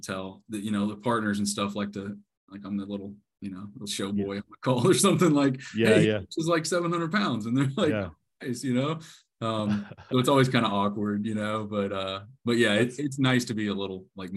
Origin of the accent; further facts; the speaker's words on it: Woodstock, Georgia, United States; So I grew up in Woodstock, Georgia, just north of the city, on the lake. My dad in construction, you know. So he bought a house over there and I grew up right on the lake